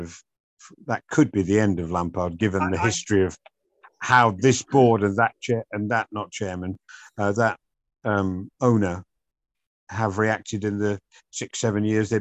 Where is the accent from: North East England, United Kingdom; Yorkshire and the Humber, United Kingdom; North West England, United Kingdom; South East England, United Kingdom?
North West England, United Kingdom; Salford; I know it's because I grew up in Salford